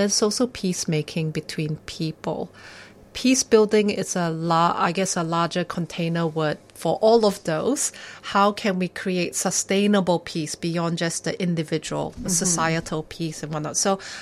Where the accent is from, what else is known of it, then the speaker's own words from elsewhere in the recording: Malaysia; Well, I am a Malaysian by birth.